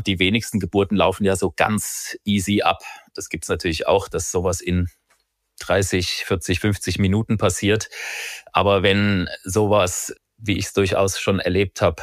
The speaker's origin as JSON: {"language": "German", "town": "Marburg", "region": "Hesse", "country": "Germany", "tie": "born or raised there", "said": "Ich bin in Marburg schwerpunktmäßig aufgewachsen. Da habe ich meine Schulzeit verbracht und habe da Abitur gemacht auch."}